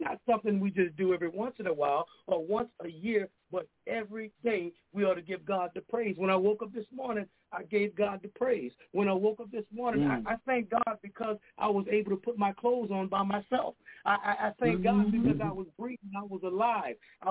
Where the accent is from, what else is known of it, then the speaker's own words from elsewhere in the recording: Louisiana, United States; now in New London, United States; I'm originally from Louisiana, and now I reside in New London, Connecticut, by way of the U.S. Navy.